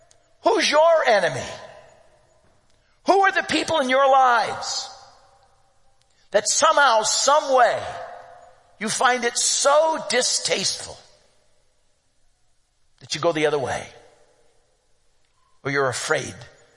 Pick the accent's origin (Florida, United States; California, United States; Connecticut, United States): California, United States; Santa Monica; We're from Santa Monica in Santa Monica, California.